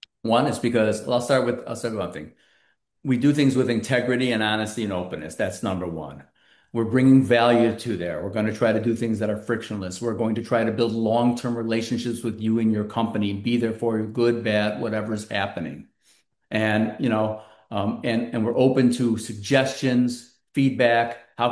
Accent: Skokie, Illinois, United States; I was this guy from Skokie, and all of a sudden my wife kind of got me into this kind of stuff.

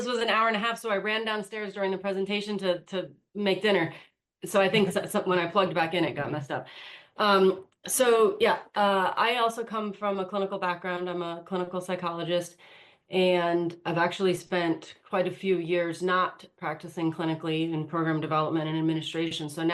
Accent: United States; now in Malmö, Sweden; I'm sitting in Malmo. I live in Malmo, Sweden. I'm American though.

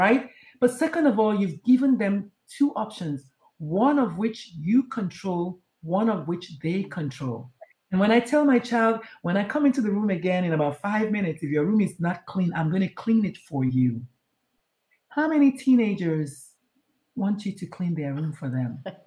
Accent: Nigeria; if you're African-American or Nigerian, because I'm Nigerian, I can claim that, right?

